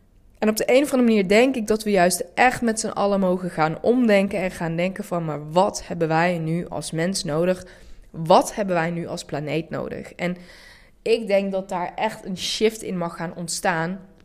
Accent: Nijmegen, Gelderland, Netherlands; Ik kom zelf uit Hatert, het is een achterstandswijk in Nijmegen. Ik was Turks.

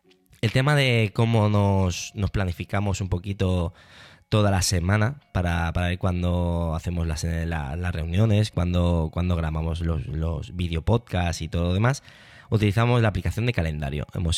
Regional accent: Barcelona, Catalonia, Spain; son de Valencia y yo soy de Barcelona.

